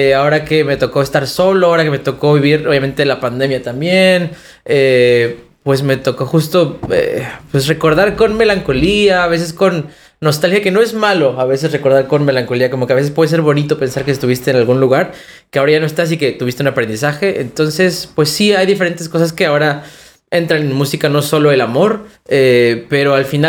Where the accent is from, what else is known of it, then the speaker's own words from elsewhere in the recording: Ciudad Satélite, State of Mexico, Mexico; now in Mexico City, Mexico; Yo soy del Estado de México originario del Estado de México, de una parte que se llama Satélite, de donde es uh-huh. … Sí. Ahora vivo en la Ciudad de México. Pero ya tengo un par de años por ahí